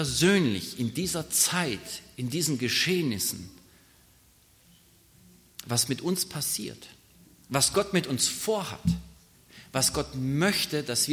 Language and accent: German; Kirchheim, Baden-Württemberg, Germany; moved away as an adult; also born or lived in Stuttgart; ich komme eigentlich aus Kirchheim. Eigentlich muss man sagen aus Jesingen, aber Kirchheim war quasi so meine große Stadt, meine große Welt. Ja. Bis ich dann in einem Alter von 20 Jahren dann in die große Großstadt gezogen bin, nach Stuttgart